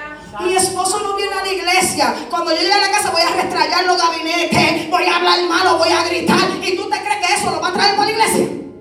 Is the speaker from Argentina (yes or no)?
no; Brooklyn, New York, United States; yo soy dominicana y soy de Brooklyn.